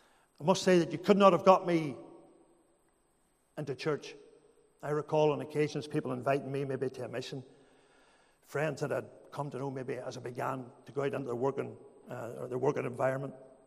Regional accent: Northern Ireland, United Kingdom; When I think about those years as a boy growing up in Makarrah, and Makarrah was very much like a lot of towns in the 70s, mid-70s, late 70s, early 80s, very much became a polarized town with the Troubles.

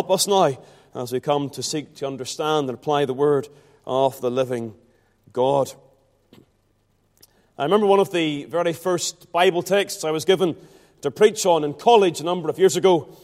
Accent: Ballymena, Northern Ireland, United Kingdom; Now, whilst I was born and bred in Ballymena, a somewhat agricultural town

